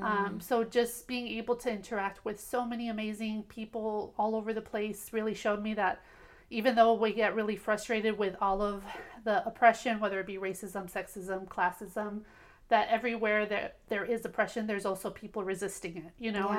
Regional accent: Maywood, California, United States; I grew up in Southeast LA in a city called Maywood, which is a very impacted community as far as environmental racism. Mm-hmm. We're almost exclusively Chicanx, Latinx community

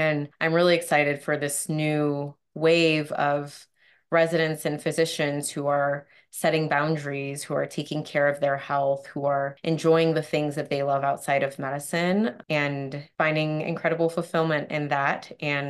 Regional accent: Arizona, United States; because I'm from Arizona and we live in a very snowy, wintry place.

